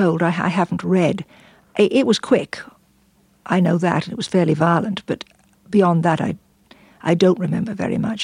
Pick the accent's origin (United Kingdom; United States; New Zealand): United Kingdom; London; I was born in London a few months before the war. I spent some time there. We were there through the Blitz. We moved around a little bit. I wasn't evacuated.